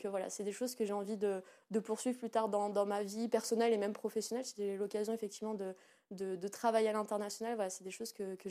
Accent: Auvergne-Rhône-Alpes, France; Moi, je suis originaire d'Auvergne, donc forcément, j'ai un rapport à la nature je suis très proche de la nature.

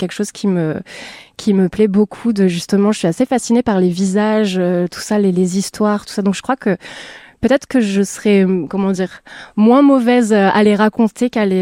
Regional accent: Cannes, Provence-Alpes-Côte d'Azur, France; born there; also born or lived in Clermont-Ferrand / Toulon / Amiens; je suis née à Cannes, donc Provence-Alpes-Côte d'Azur. Et puis ensuite, j'ai pas mal bougé parce que mon papa travaille dans le sport, donc je l'ai pas mal suivi. J'ai beaucoup vécu en Auvergne, à Clermont-Ferrand, mais aussi à Toulon, à Amiens, à Troyes

